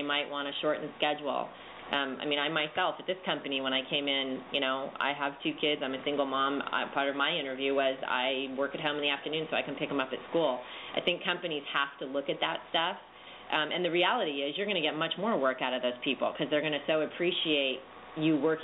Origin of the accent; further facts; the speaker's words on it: California, United States; Now, we're from California, so we probably have a slightly slanted view.